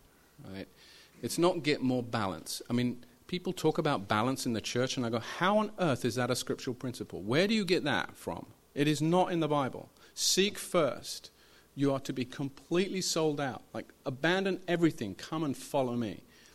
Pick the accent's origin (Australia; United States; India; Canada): India; this is when I grew up in India